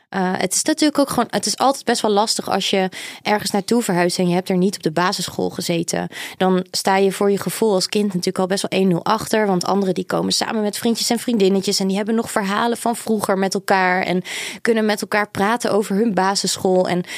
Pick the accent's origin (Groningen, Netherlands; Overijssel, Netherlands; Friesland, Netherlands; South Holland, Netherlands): Overijssel, Netherlands; Deventer; Nou, ik ben geboren in Deventer, maar ik woonde in een dorpje naast Deventer.